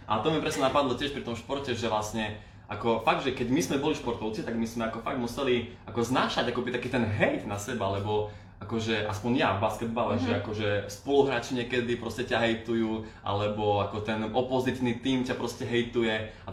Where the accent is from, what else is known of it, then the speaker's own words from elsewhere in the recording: Košice, Košice Region, Slovakia; ako som ako Košičan, takže ako rodinný východniar.